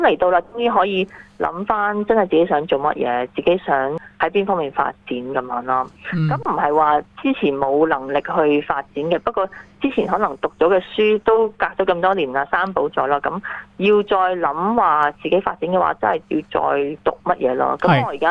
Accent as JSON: {"language": "Cantonese", "country": "China", "lives_now": "Australia", "said": "咁佢哋又可能為我哋中國人都會明白嘅"}